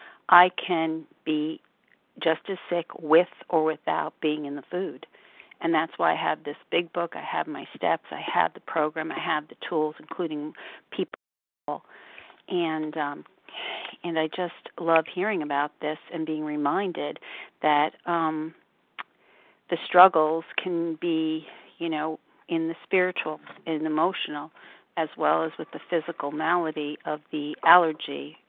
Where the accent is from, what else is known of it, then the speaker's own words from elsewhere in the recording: New York, United States; New York.